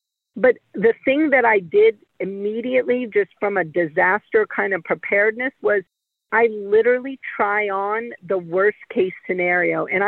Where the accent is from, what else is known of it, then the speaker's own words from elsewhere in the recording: New Orleans, Louisiana, United States; I'm from New Orleans, lived there my whole life.